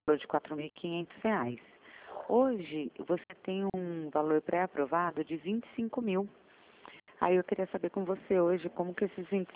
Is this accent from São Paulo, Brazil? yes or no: yes; Sorocaba, São Paulo, Brazil; eu sou de Sorocaba. Né, eu fico aqui do lado de uma agência do Banco Santander